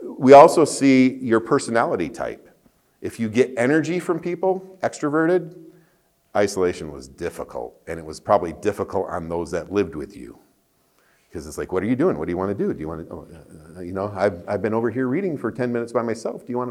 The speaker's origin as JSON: {"language": "English", "country": "United States", "tie": "born or raised there", "said": "I grew up in Dutch culture, in the U.S."}